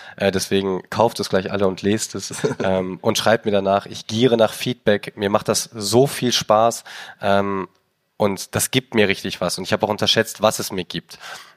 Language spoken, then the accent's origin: German; Germany; Also wir als Deutsche